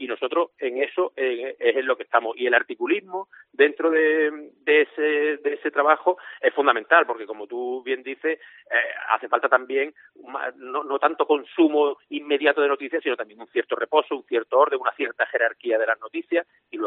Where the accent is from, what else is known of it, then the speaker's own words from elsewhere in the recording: Cádiz, Andalusia, Spain; Yo soy muy crítico con el gaditano, empezando por mí, que soy de Cádiz.